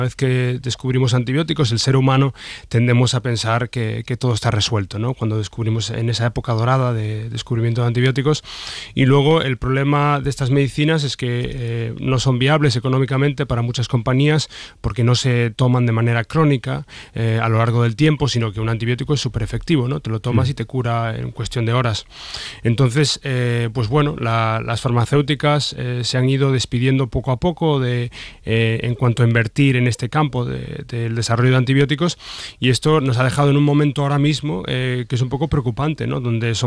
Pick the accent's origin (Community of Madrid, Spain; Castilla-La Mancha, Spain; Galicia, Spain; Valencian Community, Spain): Galicia, Spain; Es un honor y un regalo viniendo de mi tierra.